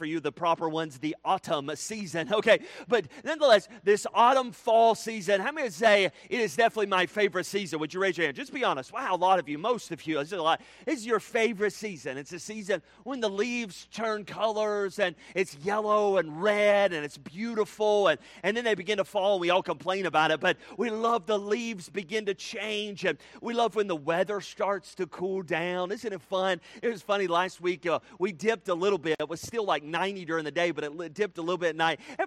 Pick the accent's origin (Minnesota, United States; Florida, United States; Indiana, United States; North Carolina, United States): North Carolina, United States; Charlotte; also born or lived in Tennessee / Alabama; I grew up most of my life in the South. I was born in Tennessee and grew up at the beginning, early stages of my life in Alabama. And then through my teen, preteen, and teen years, I spent it in North Carolina, the Charlotte area of North Carolina.